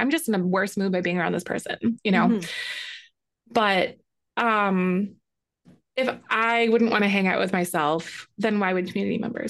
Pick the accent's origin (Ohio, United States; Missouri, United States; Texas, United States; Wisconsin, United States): Wisconsin, United States; now in Illinois, United States; I grew up in Wisconsin, so that's actually, we pretend to be Canada, but we're actually part of the United States.